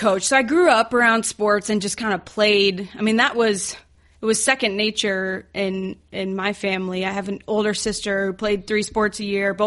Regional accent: Phoenix, Arizona, United States; moved away as an adult; So, like I said, I grew up in Phoenix, and then right after high school, I moved to New York City, didn't know anyone, didn't have any money

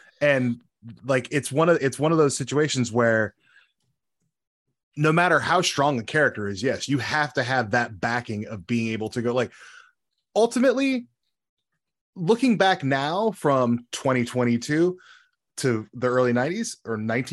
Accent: California, United States; I grew up in Central California, and we had WWF programming

